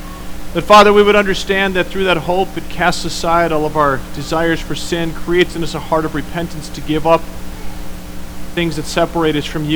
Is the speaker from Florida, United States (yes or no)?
no; Minnesota, United States; Born and raised in Minnesota. Diehard football fan.